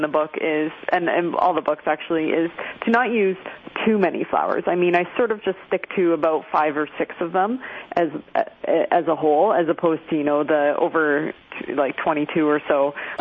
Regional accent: Canada; as a Canadian, sometimes it's hard for me to make recommendations

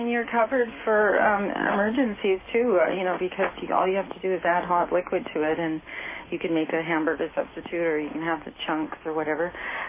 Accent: California, United States; born or raised there

